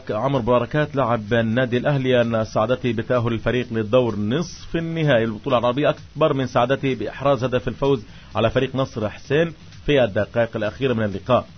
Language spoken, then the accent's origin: Arabic; Gaza, Gaza Strip, Palestine; كان حتى بعض الفرق المحلية عندنا في غزة تفوز عليه